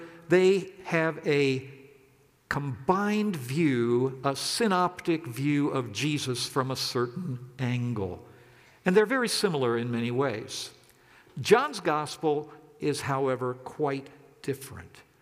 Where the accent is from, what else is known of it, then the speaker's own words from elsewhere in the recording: Silver Spring, Maryland, United States; Growing up in Silver Spring in the 50s and 60s, I didn't grow up in a religious home